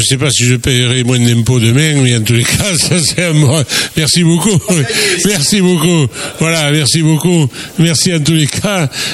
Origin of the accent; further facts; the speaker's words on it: Gascony, France; On est des Gascons, on est des solitaires